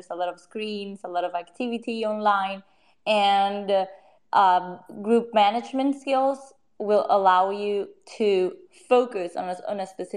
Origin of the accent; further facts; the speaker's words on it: Colombia; I am from Colombia in South America.